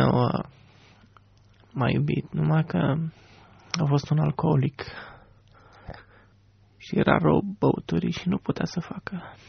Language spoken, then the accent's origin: Romanian; Bucharest, Romania; also born or lived in Craiova; Am crescut în București și am început acolo pe la 6 ani și ceva, pentru că am crescut într-o familie dezorganizată, tot colindat de la Craiova la București